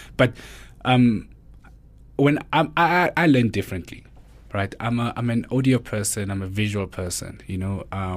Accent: Mamelodi, Gauteng, South Africa; Born and bred in Mamelodi, right?

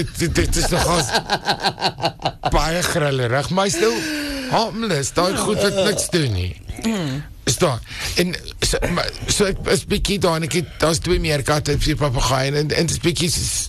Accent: Cape Town, Western Cape, South Africa; so ek kom van die Kaap af, en my hele familie is nog daar

